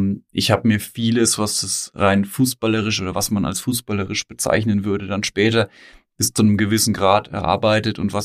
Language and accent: German; Münnerstadt, Bavaria, Germany; Nee, ich wohne jetzt in Althausen. Ich bin aber in Münnerstadt groß geworden.